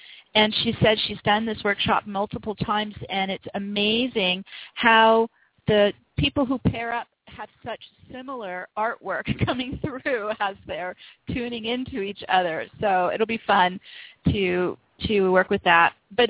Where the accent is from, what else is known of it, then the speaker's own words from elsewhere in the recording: Los Angeles, California, United States; I was, of course, in shock since I came from Los Angeles.